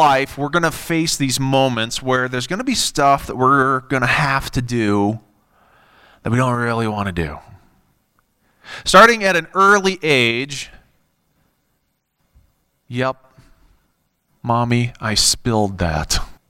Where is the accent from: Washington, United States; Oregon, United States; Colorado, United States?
Colorado, United States; Colorado Springs; We moved to the great state of Colorado in 1978 in Colorado Springs, and I spent 26 years growing up in Colorado.